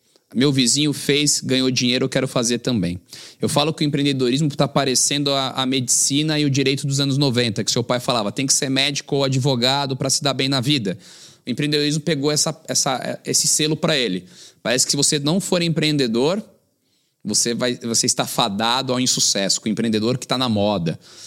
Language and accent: Portuguese; São José dos Campos, São Paulo, Brazil; Sou de São José dos Campos. Quando eu voltei para São José